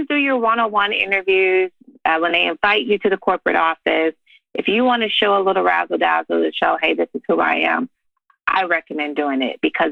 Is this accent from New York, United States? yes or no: no; Detroit, Michigan, United States; and I'm from Detroit, right? So I have a pretty good understanding of geography there.